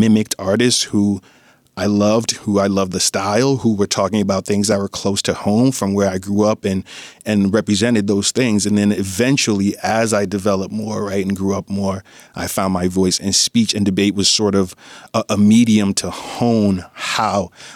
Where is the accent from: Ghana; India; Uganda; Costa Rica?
Ghana; now in New York City, United States; As you mentioned, I grew up in Ghana, moved to the Bronx. Moved to Harlem, New York first, where I was first introduced to hip hop.